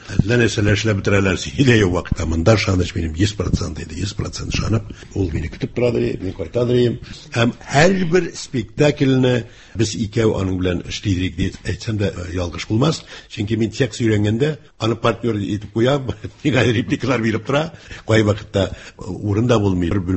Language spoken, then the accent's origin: Tatar; Moscow, Russia; born there; Мәскәүдә тудым.